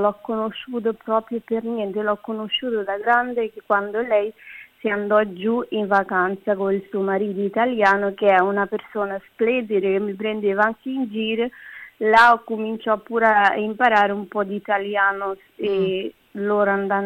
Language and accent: Italian; Cape Verde; now in Rome, Italy; io vengo da Cabo Verde, un paese da 10 isole, e con delle caratteristiche un po' diverse da tutti.